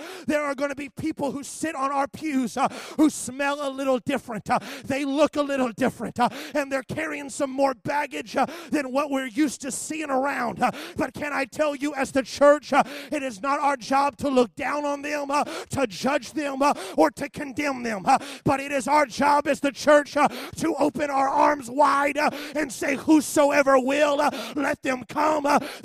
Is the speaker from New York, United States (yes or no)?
no; Missouri, United States; I don't think you guys do that in Wisconsin, but I was raised in Missouri.